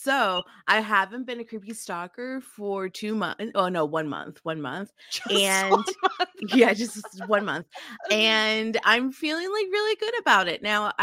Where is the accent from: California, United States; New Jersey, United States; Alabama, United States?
New Jersey, United States; Jess is close to Albany. I'm from New Jersey.